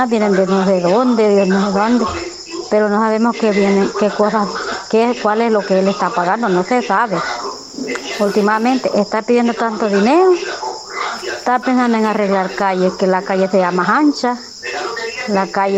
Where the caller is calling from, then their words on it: Jiquilisco, Usulután, El Salvador; Yo soy de Jiquilisco.